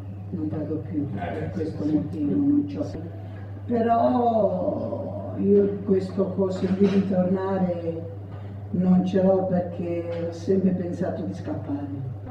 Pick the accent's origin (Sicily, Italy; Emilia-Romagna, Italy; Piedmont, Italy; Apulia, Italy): Sicily, Italy; moved away; vengo dalla Sicilia, il lavoro faccio la cuoca.